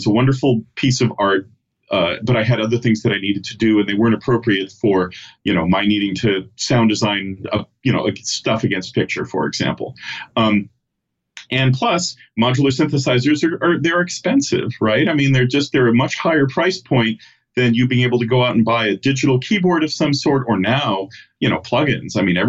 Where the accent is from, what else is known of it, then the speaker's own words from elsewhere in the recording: California, United States; So I grew up in the Bay Area.